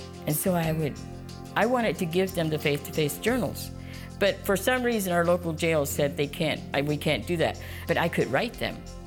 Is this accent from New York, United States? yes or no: no; Yoakum, Texas, United States; I'm from Yoakum, Texas, and we're here for the convention this week.